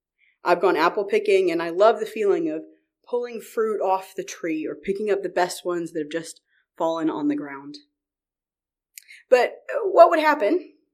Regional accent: New York, United States; I come from New York, you all know this, and New York is apple country. I grew up with access to what felt like a million different types of apples, right?

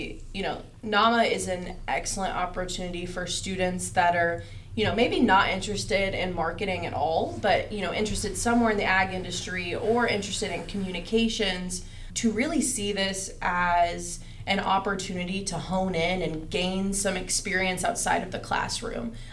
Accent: California, United States; I had a good friend of mine that I'm from California, and so quite the distance.

